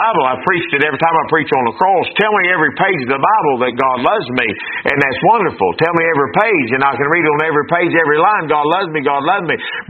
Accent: Wyoming, West Virginia, United States; I was raised in Wyoming, she raised in Mount Lookout.

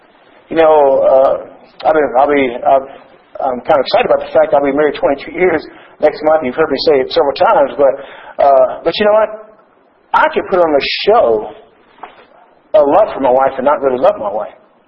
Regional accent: Ontario, Canada; accent: Southern; And I generally say I'm from Southern Ontario because they heard a Southern accent.

